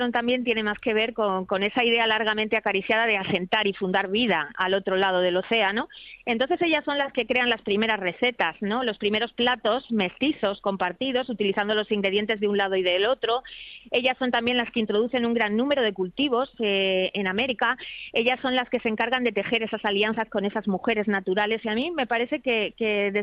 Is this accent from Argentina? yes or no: no; Trujillo, Extremadura, Spain; pues es en casa porque yo soy de Trujillo.